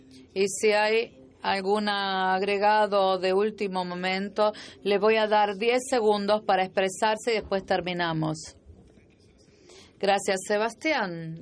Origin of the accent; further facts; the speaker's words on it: Jamaica; del programa de Fellowship y vengo de Jamaica.